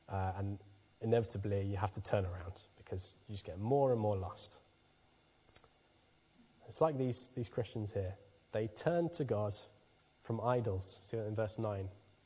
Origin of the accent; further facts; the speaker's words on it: London, United Kingdom; I grew up in London